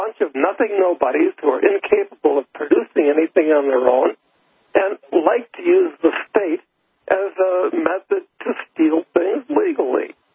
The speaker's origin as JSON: {"language": "English", "country": "United States", "said": "speaking as an American, I've got to say, I come down on Putin's side of this thing."}